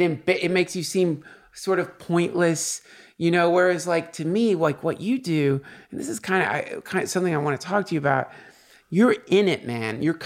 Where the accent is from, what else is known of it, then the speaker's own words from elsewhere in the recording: St. Simons Island, Georgia, United States; I grew up in St. Simons Island, Georgia, or I spent my childhood there, and I go back there sometimes